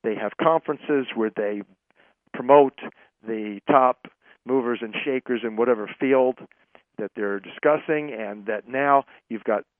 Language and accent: English; Massachusetts, United States; I'll tell you, I'm from Massachusetts. I was there when Romney made a mess as a governor of Massachusetts